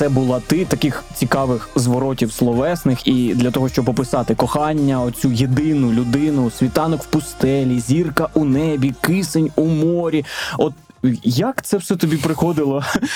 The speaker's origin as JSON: {"language": "Ukrainian", "region": "Kyiv", "country": "Ukraine", "tie": "born or raised there", "said": "Це вже я кажу, як корінний киянин. Я не знаю, в якому, ну, певно, в третьому вже поколінні."}